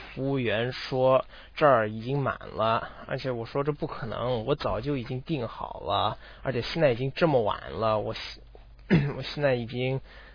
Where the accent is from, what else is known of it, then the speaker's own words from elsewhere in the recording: Canada; 我特别喜欢打冰球，因为我来自加拿大的，所以我的朋友也特别喜欢。